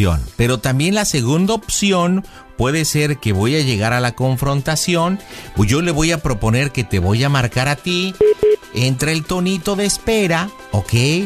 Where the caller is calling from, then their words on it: Ciudad Nezahualcóyotl, State of Mexico, Mexico; soy el padre de Luz acá de la Ciudad de México, de Ciudad Neza.